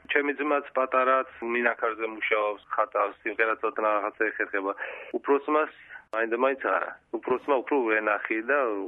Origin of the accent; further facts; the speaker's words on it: Khimi, Racha-Lechkhumi and Kvemo Svaneti, Georgia; დიახ, დავიბადე ამბროლაუსაიენ სოფელ ხიმში.